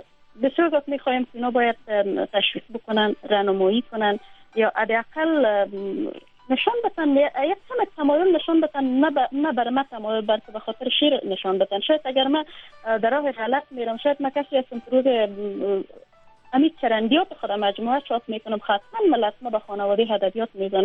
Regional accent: Afghanistan

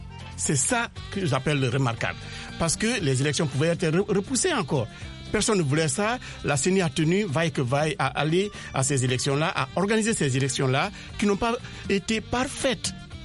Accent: Guinea; hein, je suis de la Guinée

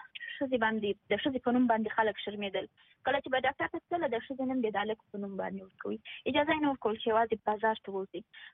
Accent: Afghanistan; زه افغان یم زه یو شزیم زه د دې خور د دې مور د دې لور یم

